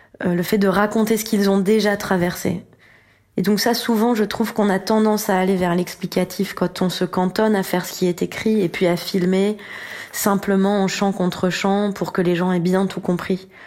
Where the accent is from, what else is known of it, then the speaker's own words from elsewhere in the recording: Normandy, France; now in Paris, France; Je me souviens que c'était Paris pour moi à l'époque, je venais de Normandie.